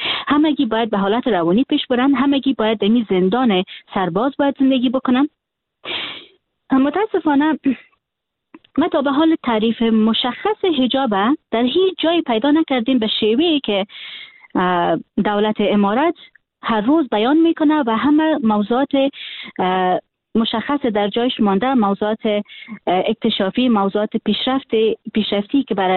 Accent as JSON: {"language": "Persian", "country": "Afghanistan", "tie": "born or raised there"}